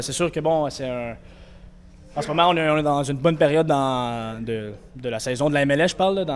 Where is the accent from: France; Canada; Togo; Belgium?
Canada; Je pense pas que le fait que je suis Canadien est plus important.